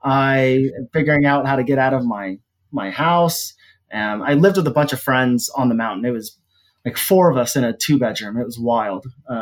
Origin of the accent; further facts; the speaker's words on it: Oklahoma, United States; I grew up skateboarding in Oklahoma